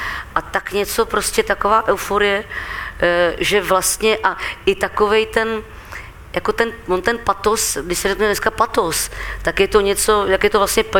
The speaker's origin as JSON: {"language": "Czech", "town": "České Budějovice", "region": "South Bohemian Region", "country": "Czechia", "tie": "born or raised there", "said": "Ano, já jsem vyrůstala v Herečáku tady v Budějovicích."}